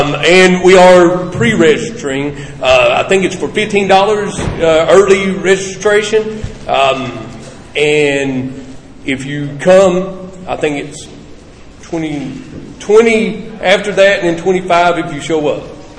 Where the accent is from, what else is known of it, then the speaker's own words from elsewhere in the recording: Kingsport, Tennessee, United States; I am from Minnesota. No, I'm just kidding. From Kingsport, Tennessee